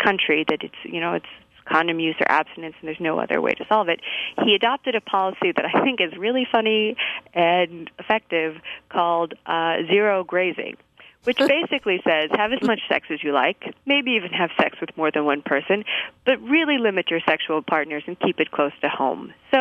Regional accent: Texas, United States; I'm from Texas

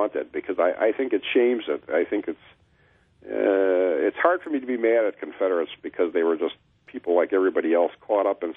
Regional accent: Honey Creek, Wisconsin, United States; my hometown is a small crossroads town called Honey Creek, and I should say Crick is the correct way to say it, in Walworth County

